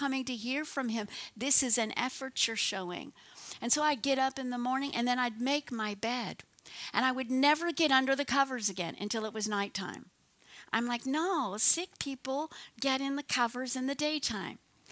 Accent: Miami, Florida, United States; I grew up in Miami, Florida, so we'd go there.

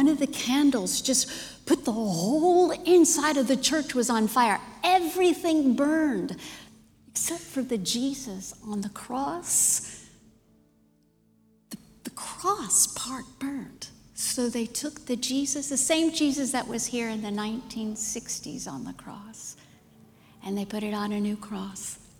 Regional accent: Miami, Florida, United States; moved away as an adult; In 2012, we moved my mom from Miami, Florida to Texas. And as we were closing up our house, I said, well, Mom, why don't we just go to the Catholic church where we grew up in?

